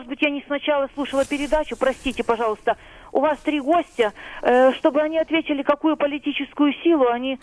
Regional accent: Kyiv, Ukraine; Я преподаватель физики из Киева, работаю в среднем учебном заведении

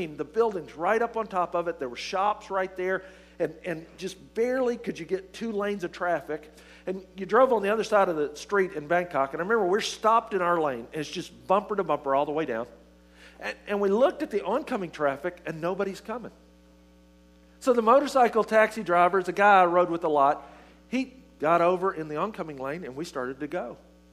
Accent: the South, United States; now in California, United States; I know after being in California for a year, I've lost my accent, so you can't tell that I'm from the South.

